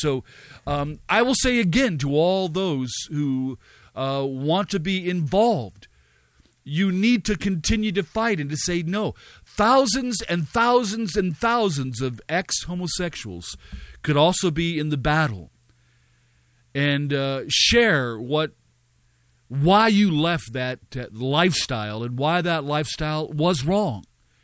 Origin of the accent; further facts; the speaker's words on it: United States; and I would speak as an American